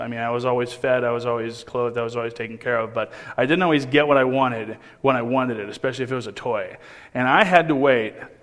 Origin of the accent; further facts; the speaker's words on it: Kansas City, Missouri, United States; I came from Kansas City, as you heard, and it's a refreshing thing. In Kansas City, even on the suburbs where I'm located, there's nothing you can look at and you don't see buildings or roads.